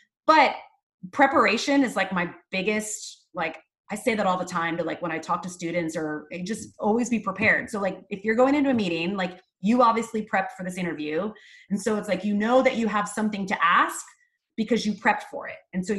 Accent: Ohio, United States; I'm originally from a little small town up in Northwest Ohio. I tell people Toledo because no one really knows my small town. I grew up on a farm. My dad's a farmer.

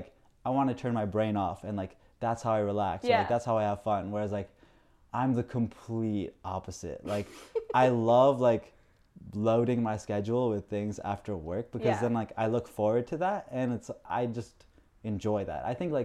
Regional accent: Scarsdale, New York, United States; I'm from Westchester, New York, Scarsdale specifically.

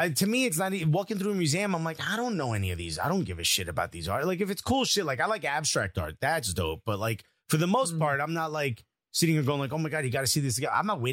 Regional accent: Miami, Florida, United States; born there; I was born in Miami, so I'll claim it for this.

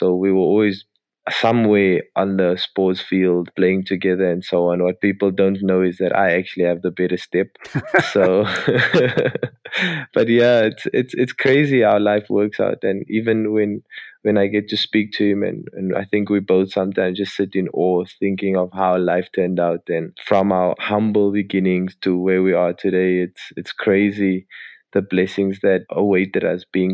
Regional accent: Cape Town, Western Cape, South Africa; growing up in Cape Town and being a young boy, rugby was the sport that we all drifted to.

